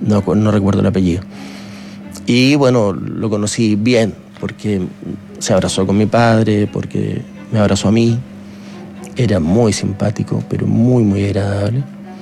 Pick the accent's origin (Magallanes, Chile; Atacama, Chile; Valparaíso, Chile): Magallanes, Chile